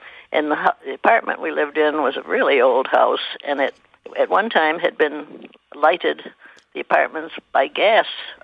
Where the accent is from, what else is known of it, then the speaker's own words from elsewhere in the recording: Auburn, New York, United States; now in Boulder, United States; I grew up in Auburn, New York, upstate New York, and I'm 88 years old.